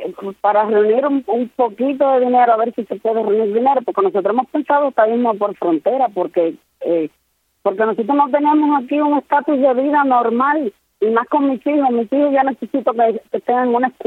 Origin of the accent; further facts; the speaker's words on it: Cuba; Nosotros somos pocos cubanos los que estamos aquí en este país